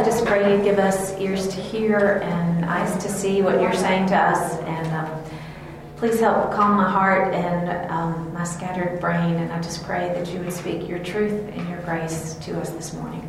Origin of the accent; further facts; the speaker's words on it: Georgia, United States; Okay, so I grew up in South Georgia, and everybody of my generation, at least my friends growing up in the early 70s, late 60s, knew the movie Gone with the Wind.